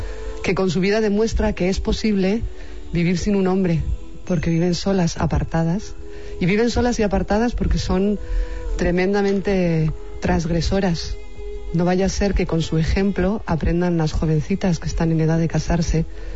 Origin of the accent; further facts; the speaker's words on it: León, Castile and León, Spain; Soy de León, León, pero mi familia, mi abuela era de Bercianos, del Real Camino.